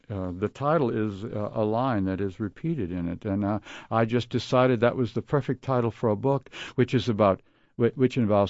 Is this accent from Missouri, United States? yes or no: no; Jasper, Indiana, United States; he worked with the Herald in Jasper, Indiana, my hometown, for 10 years, was the head photographer.